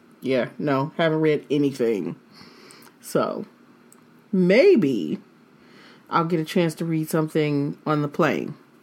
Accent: Detroit, Michigan, United States; I know a huge part of it is because I'm from Detroit.

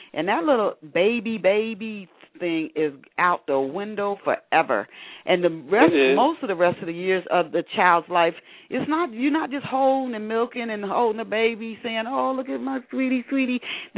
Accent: Knoxville, Tennessee, United States; I grew up in Knoxville, Tennessee, and that is pretty much the thing.

